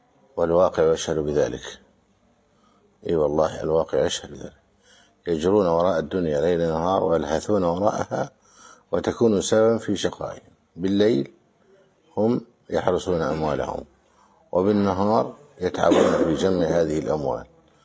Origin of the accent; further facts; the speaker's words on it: Egypt; نمدح بلدنا مصر بما جاء في النصوص.